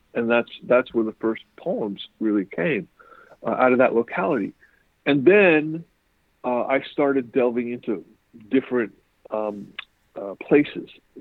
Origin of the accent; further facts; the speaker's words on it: Queens, New York, United States; I grew up in Queens, New York, mm-hmm. and my parents were Irish, and so I grew up in this kind of talk about elsewhere.